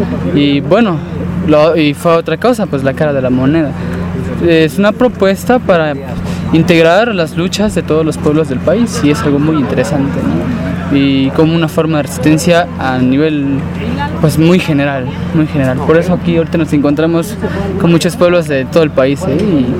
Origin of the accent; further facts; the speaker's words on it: Oaxaca, Mexico; Venimos de la comunidad del Istmo de Tehuantepec, Chitán, queda en Oaxaca.